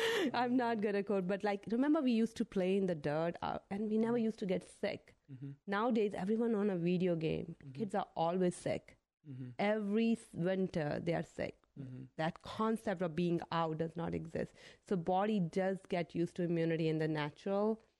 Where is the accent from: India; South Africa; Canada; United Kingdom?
India; now in United States; but we grew up in India with everything with ginger.